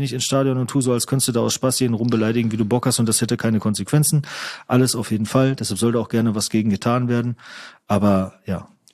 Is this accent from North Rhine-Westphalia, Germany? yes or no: yes; North Rhine-Westphalia, Germany; moved away as an adult; irgendwann nach der Schule aus dem Ruhrgebiet weggezogen. Gerade dadurch, dass ich weggezogen bin, hat so meine Heimat noch eine höhere Bedeutung für mich bekommen.